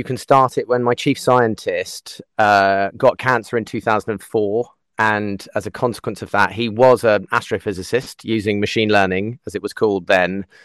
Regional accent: United Kingdom; but we're British. We laugh at these things.

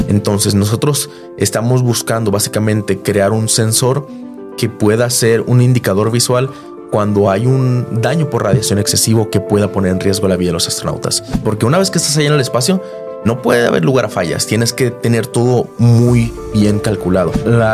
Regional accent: Ciudad Juárez, Chihuahua, Mexico; born there; Bueno, yo nací en Ciudad Juárez, Chihuahua, en un 14 de agosto del 2001.

